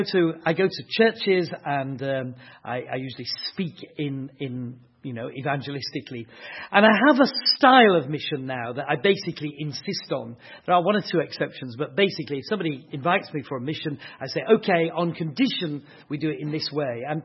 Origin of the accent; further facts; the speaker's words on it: Yorkshire and the Humber, United Kingdom; I'm a Yorkshireman. There we are. Born and bred in Yorkshire. I now live about half a mile from where I was born. After all these years, I've not moved very far.